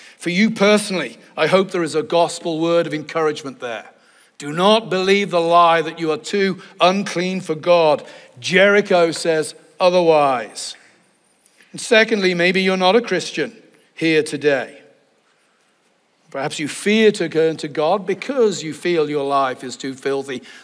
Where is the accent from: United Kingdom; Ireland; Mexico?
United Kingdom; England; now in United States; and I'm English, so I'm an American now, but I'm really culturally English.